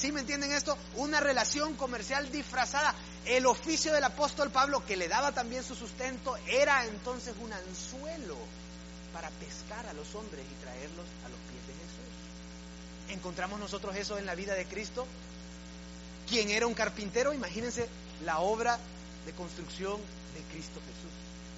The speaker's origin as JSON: {"language": "Spanish", "town": "Tegucigalpa", "region": "Francisco Morazán", "country": "Honduras", "tie": "born or raised there", "said": "la ciudad de Tegucigalpa, de donde soy nativo, tiene el aeropuerto comercial más peligroso del mundo"}